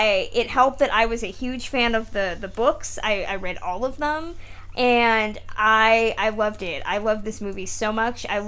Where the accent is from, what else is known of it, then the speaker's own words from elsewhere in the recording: California, United States; I'm from California